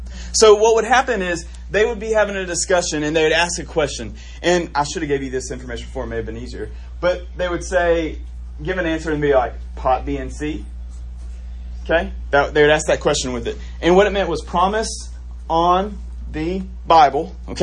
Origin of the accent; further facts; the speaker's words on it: Norfolk, Arkansas, United States; now in Conway, United States; I'm from Norfolk, Arkansas. Way to the east of here in northern Arkansas, but I actually live in Conway now.